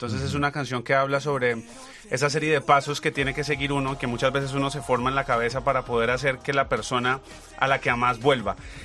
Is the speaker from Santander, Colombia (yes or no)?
no; Cali, Valle del Cauca, Colombia; moved away as an adult; now in Bogotá, Colombia; Nacimos en Cali, vivimos hasta el 2006. Después yo me fui a estudiar a Bogotá en la Universidad de Música, y Cali y mi mamá se fueron, nos fuimos todos para Bogotá.